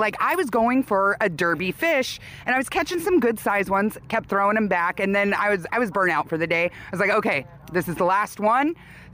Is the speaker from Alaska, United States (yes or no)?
yes; Wasilla, Alaska, United States; I am from Wasilla.